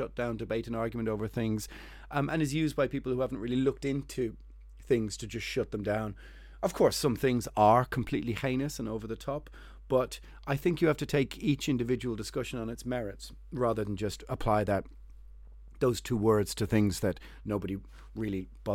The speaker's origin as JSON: {"language": "English", "country": "Ireland", "said": "I'm from Ireland"}